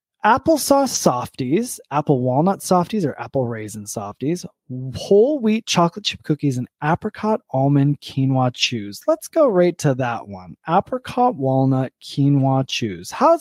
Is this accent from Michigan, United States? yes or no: yes; Michigan, United States; I used to also say pop as a kid. I'm from Michigan, and now I say soda.